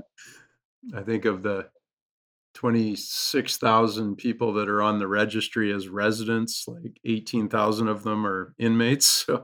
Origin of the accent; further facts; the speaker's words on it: Canada; as a Canadian, it was my first introduction into the U.S. legal system, which I have learned is a little more aggressive than what we're used to up here.